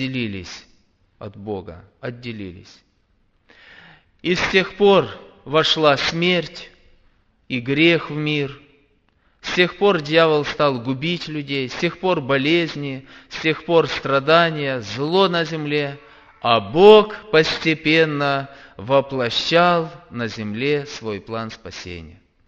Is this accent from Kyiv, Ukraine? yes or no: no; Verkhnodniprovsk, Dnipropetrovsk Oblast, Ukraine; я с Украины, город Верхнеднепровск, Днепропетровская область.